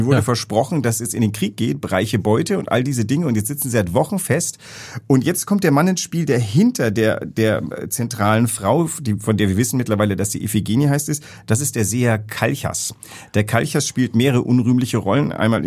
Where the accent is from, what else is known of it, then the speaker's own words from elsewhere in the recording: Greece; ich bin ja in Griechenland groß geworden und da lag diese Geschichte auf der Straße.